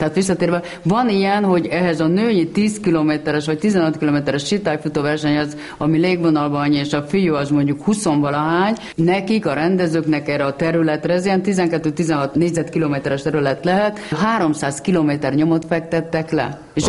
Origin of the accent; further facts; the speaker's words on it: Hungary; tájfutó vagyok, igen, és magyar, és egy kicsit svédül, igen.